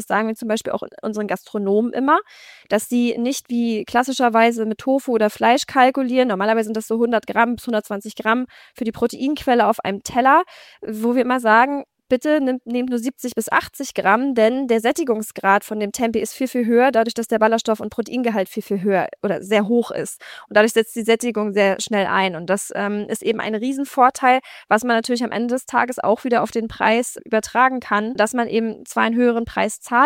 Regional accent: Lübeck, Schleswig-Holstein, Germany; Ich komme aus Lübeck

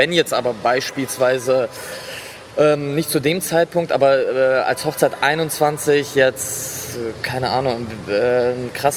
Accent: Belarus; ich habe einen ausländischen Background. Ich komme aus Weißrussland ursprünglich

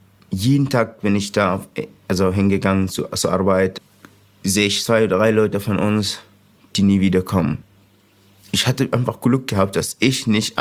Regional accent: Sudan; now in Germany; Ich komme aus dem Sudan. Ich bin hier in Deutschland seit 6 Jahren.

